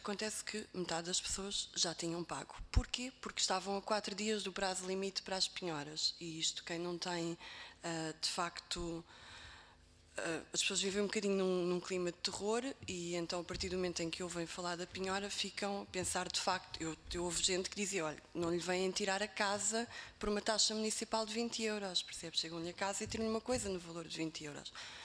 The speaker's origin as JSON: {"language": "Portuguese", "region": "Faro", "country": "Portugal", "also_born_or_lived": "China", "said": "Originalmente eu não sou de Portimão, sou de Faro, embora tenha a minha morada registada lá, porque tenho lá uma casa, que era da minha avó, na verdade. E eu vivia na China"}